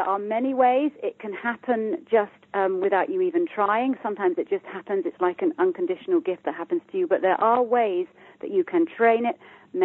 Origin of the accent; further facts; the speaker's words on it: United Kingdom; I'm from the UK, as you can hear by my accent